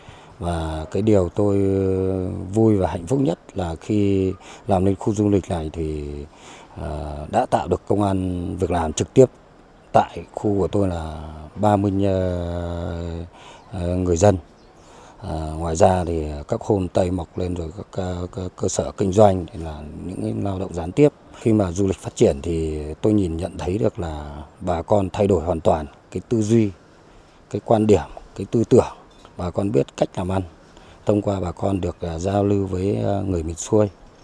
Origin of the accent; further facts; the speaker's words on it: Trạm Tấu, Yên Bái, Vietnam; Tôi là người con sinh ra và lớn lên ở huyện Trạm Tấu